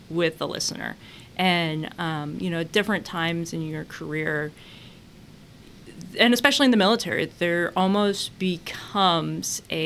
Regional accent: Indiana, United States; like my growing up in Indiana, her growing up in Ohio

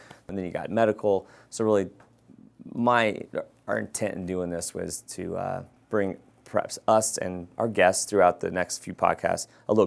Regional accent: Oak Ridge, Tennessee, United States; also born or lived in Vienna, Austria; I was raised both in Oak Ridge, Tennessee, East Tennessee, Knoxville, and overseas in Vienna, Austria.

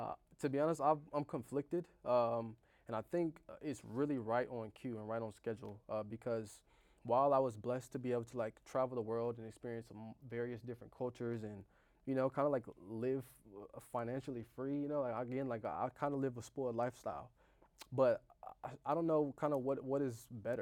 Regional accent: South Carolina, United States; It was a weird transition because, you know, I grew up in South Carolina

